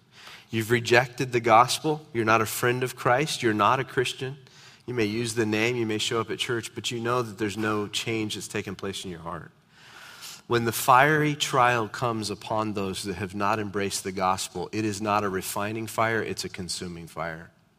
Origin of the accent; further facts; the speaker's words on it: United States; Not only am I a believer, I'm an American.